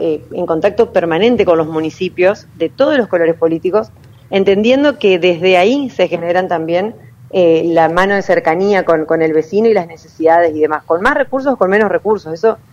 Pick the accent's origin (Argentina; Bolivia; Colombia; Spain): Argentina; esto no es hacia donde tenemos que ir como argentinos.